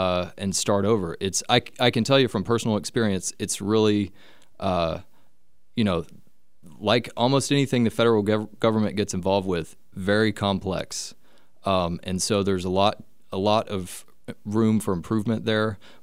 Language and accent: English; Hot Springs, Arkansas, United States; that's about three quarters of the population of my hometown, Hot Springs, who are looking for work and can't find it.